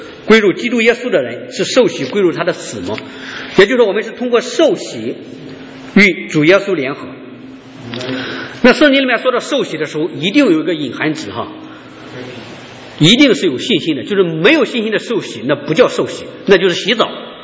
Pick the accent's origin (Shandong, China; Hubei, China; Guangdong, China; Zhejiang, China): Shandong, China; now in United States; 像我们那边山东那边还是有的很多人都想要儿子，但是不能要，非常的痛苦